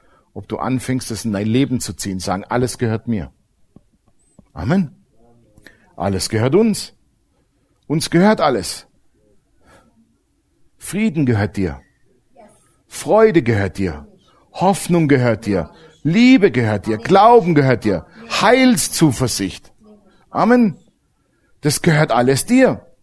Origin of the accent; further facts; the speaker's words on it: United States; Blaue Autobahnschilder mag ich nicht. Ich komme aus Amerika, das sind alle grün.